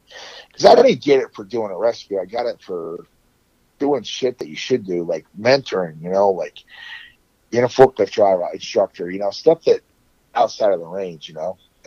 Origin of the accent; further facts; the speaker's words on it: New Jersey, United States; I'm from New Jersey, blue-collar family, work hard, right?